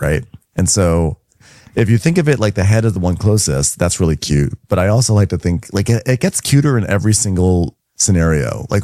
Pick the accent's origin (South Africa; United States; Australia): South Africa; Yeah, I lived in South Africa my whole life. You're going to take me back to my home country?